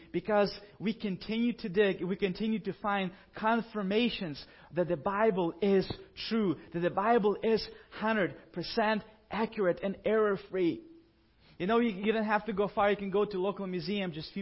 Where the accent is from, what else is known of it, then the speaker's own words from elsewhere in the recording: Ukraine; I grew up in Ukraine